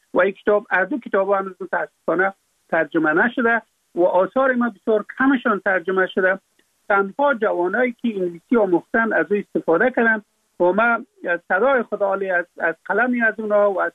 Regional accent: Afghanistan; در اونجا فقط من افغان هستم

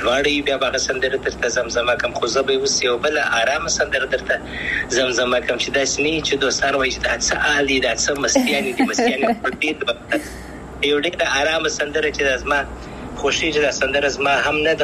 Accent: Afghanistan; افغانستان خو زما دی، زه افغان یم، انشاءالله بیا به افغانستان ته ولاړ سم

